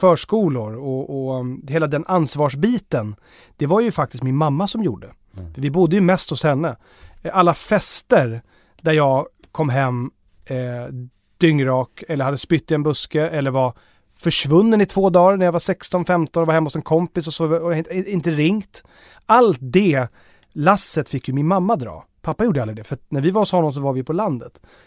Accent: Blidö, Stockholm County, Sweden; Blidö, där jag är uppvuxen.

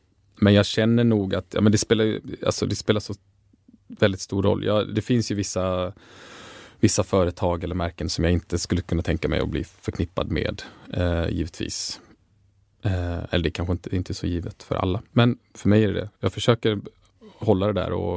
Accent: Lund, Skåne, Sweden; also born or lived in Södertälje; Jag flyttade från Södertälje när jag var 4 till Lund, och ja, det var en perfekt stor småstad, eller liten storstad med närhet till kontinenten och Malmö och sådär.

